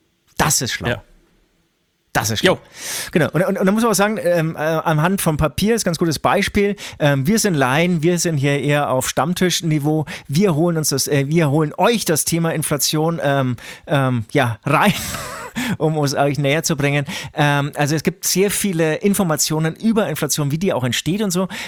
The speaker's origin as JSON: {"language": "German", "town": "Herzogenaurach", "region": "Bavaria", "country": "Germany", "lives_now": "Munich, Germany", "said": "ich komme ja aus Herzogenaurach, das ist natürlich ein kleiner Ort"}